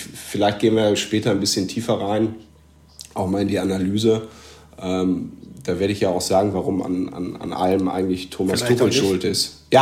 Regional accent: North Rhine-Westphalia, Germany; Aber ich bin 36, bin Westfale

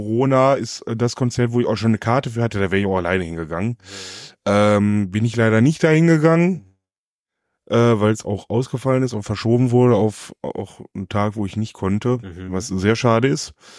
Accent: Essen, North Rhine-Westphalia, Germany; ich als Essener

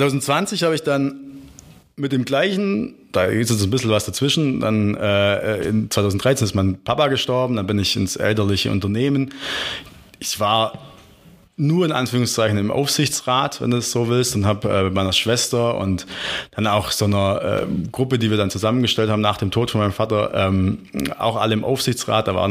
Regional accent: Bad Waldsee, Baden-Württemberg, Germany; Ich komme aus dem schönen Oberschwaben, genauer aus Bad Waldsee.

